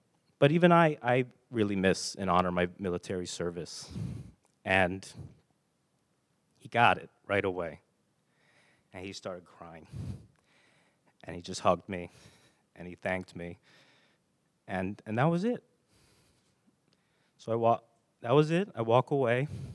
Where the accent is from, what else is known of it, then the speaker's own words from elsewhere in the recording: Arlington, Virginia, United States; And I'm from Arlington, Virginia, right outside of D.C., so I know all the monuments.